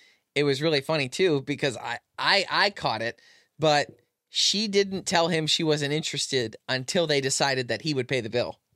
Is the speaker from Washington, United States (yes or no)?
no; Michigan, United States; we grew up in Michigan where we had the Michigan Dog Man